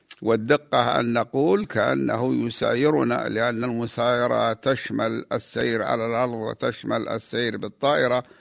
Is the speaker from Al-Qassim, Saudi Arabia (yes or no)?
yes; Al-Qassim, Saudi Arabia; رمل عجيب يشبه رمل بلادنا القصيم في قلب الجزيرة العربية